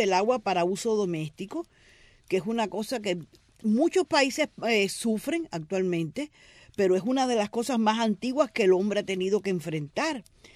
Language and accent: Spanish; Cuba; Yo como cubana sé que estamos fregando.